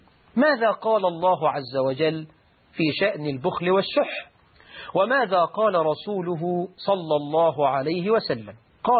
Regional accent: Egypt; حتى عندنا في مصر

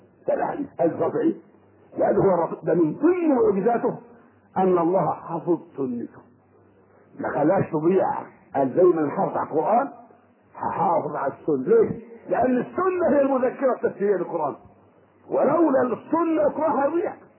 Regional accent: Sharqia Governorate, Egypt; انا شرقاوي من الشرقيه.

